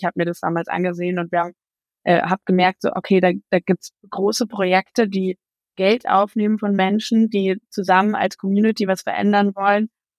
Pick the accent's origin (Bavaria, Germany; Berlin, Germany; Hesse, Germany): Berlin, Germany; born there; gebürtige Berlinerin.